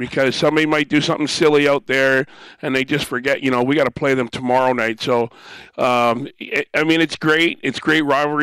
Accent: Windsor, Ontario, Canada; also born or lived in Toronto; I was born in Toronto, grew up in Windsor, Ontario, played mostly all my hockey in Canada until I was 18 years old

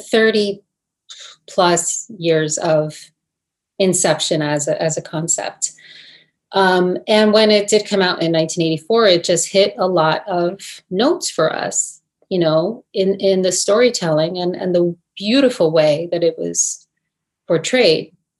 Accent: New Jersey, United States; accent: Jersey; I'm not. I mean, I grew up in New Jersey. Maybe I have a Jersey accent.

